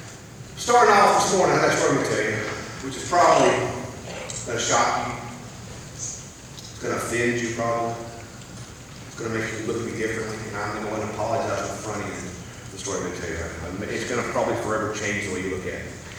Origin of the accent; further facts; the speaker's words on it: the South, United States; Is one of the problems of growing up in the South, growing up where we grew up